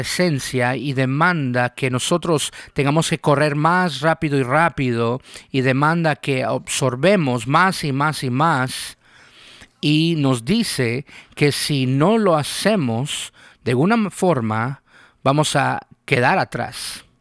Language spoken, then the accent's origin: Spanish; United States; No deberíamos de vivir una vida donde como americanos trabajamos más horas que los japoneses y tomamos menos vacaciones.